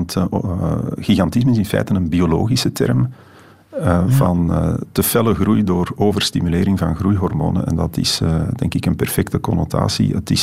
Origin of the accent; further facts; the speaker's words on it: Antwerp, Belgium; Ik ben geboren en getogen in Borgerhout, in Antwerpen. En ik heb altijd een haat-liefde verhouding gehad met de grootstad en zeker met Antwerpen.